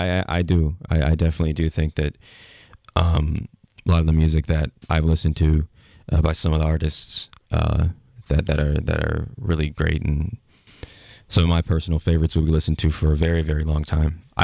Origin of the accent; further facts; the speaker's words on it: Chicago, Illinois, United States; I mean, honestly, like growing up in Chicago and stuff, it really did.